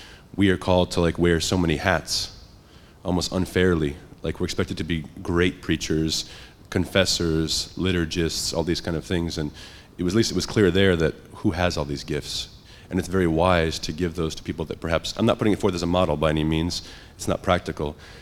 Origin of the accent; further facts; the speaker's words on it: Salt Lake City, Utah, United States; from Salt Lake.